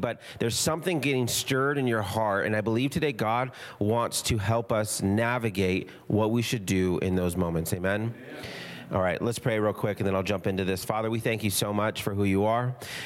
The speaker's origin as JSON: {"language": "English", "town": "Moses Lake", "region": "Washington", "country": "United States", "tie": "born there", "said": "I have tons of family in Texas. We could have been in Texas. I was born in Moses Lake. I could have been living in Moses Lake."}